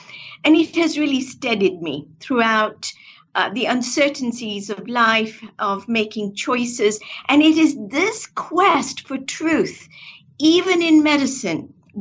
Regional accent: Kenya; I was born and raised in Kenya. I was born in a small village right on the equator. And I'm of a Hindu faith.

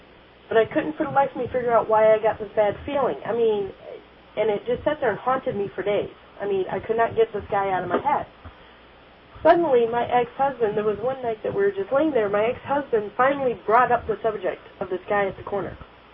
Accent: Ionia, Michigan, United States; also born or lived in Arkansas / Grand Haven; because we moved from Ionia, got transferred down to Arkansas because my dad was military, ended up coming back up to Michigan into Grand Haven

